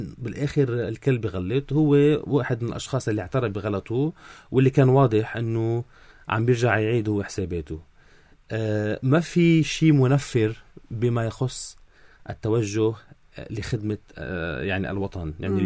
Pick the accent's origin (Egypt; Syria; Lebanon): Lebanon; المبادئ اللي نحن ربينا فيها كلبنانيين